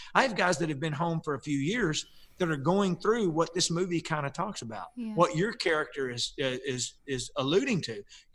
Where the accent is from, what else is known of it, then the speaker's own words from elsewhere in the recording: Nashville, Tennessee, United States; I grew up in and around, I was born in Nashville. So music was always, my dad was a musician growing up.